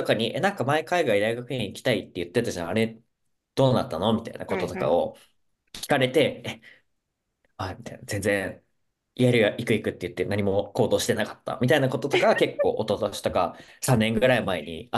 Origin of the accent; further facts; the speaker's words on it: Saitama, Japan; 私、埼玉県出身なので